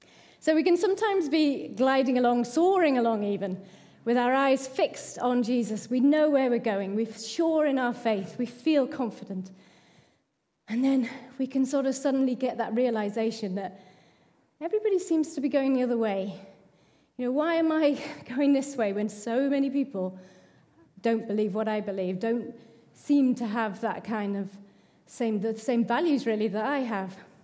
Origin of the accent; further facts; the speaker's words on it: North West England, United Kingdom; And as I say, you know, growing up in the Lake District, I'm good at queuing and I'm good at, you know, being patient